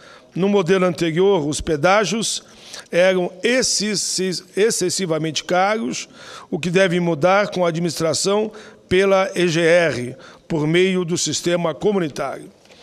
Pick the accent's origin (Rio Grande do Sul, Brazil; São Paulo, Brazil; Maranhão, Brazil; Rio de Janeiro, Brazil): Rio Grande do Sul, Brazil; born there; na região onde eu nasci, que é na região da Serra, e ali onde liga Caxias a Farroupilha.